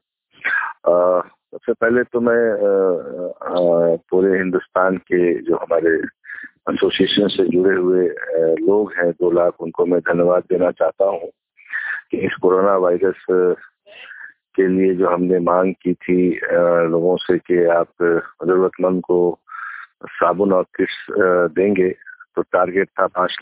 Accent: Bihar, India; और चूंकि मैं बिहार का रहने वाला हूँ

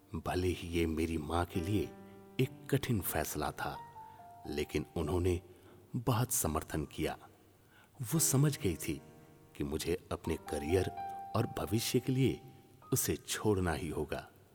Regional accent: Kanpur, Uttar Pradesh, India; मैं कानपुर का रहने वाला हूं।

